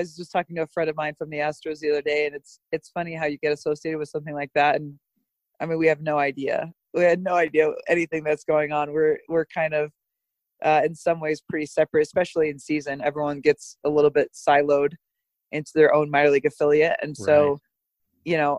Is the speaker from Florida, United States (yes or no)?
no; Omaha, Nebraska, United States; The long story short is I grew up in Omaha, Nebraska and played softball competitively. So softball ended up taking me to the University of New Mexico where I finished up my career there.